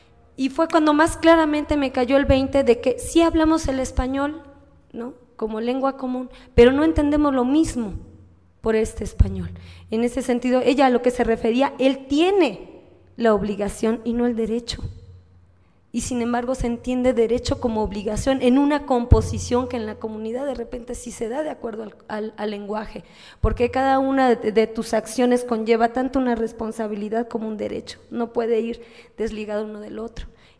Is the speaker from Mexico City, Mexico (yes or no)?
yes; Mexico City, Mexico; encuentro afinidades con un pueblo que no es el mío, que además vengo de una ciudad como lo es el Distrito Federal